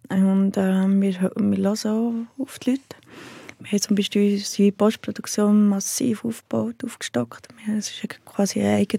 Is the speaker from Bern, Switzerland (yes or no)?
yes; Heiligenschwendi, Bern, Switzerland; Im Berner Oberland, einem kleinen Bauerndorf.